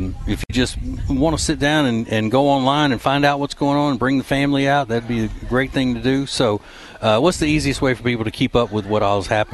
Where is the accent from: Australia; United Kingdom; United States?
United States; Louisiana; now in Charlotte, United States; I'm from Louisiana, and so when I'm talking to people from back home, and on the first thing they said whenever I said I was moving to Charlotte, you know, 25 years ago or whatever